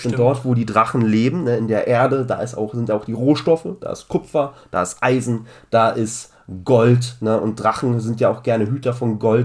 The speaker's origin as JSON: {"language": "German", "town": "Chorin", "region": "Brandenburg", "country": "Germany", "said": "ich kann mich erinnern, ich komme ja aus Brandenburg"}